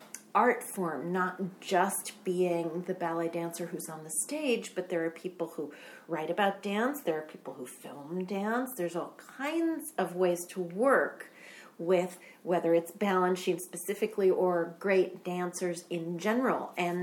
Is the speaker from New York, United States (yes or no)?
yes; New York City, New York, United States; When I was a teenager, I was growing up in New York City, and I was studying to be a ballet dancer